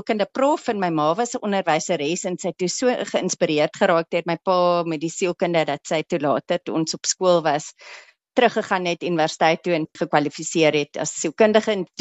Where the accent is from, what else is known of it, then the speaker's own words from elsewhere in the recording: Stellenbosch, Western Cape, South Africa; Ek is Stellenbosser. My ouers was betrokke by die universiteit daar so en my pa het destijds toe by Universiteit van Wes-Kaapland geëindig. Maar ja, wynlande, die berge, die skoonheid, dit is my agtergrond.